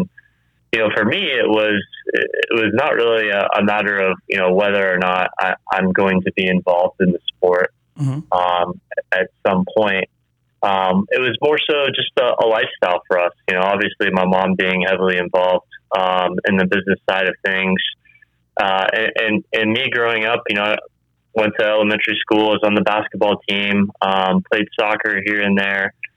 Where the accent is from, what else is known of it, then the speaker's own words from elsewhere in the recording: Daytona Beach, Florida, United States; I grew up in Daytona Beach, Florida. I was born and raised there.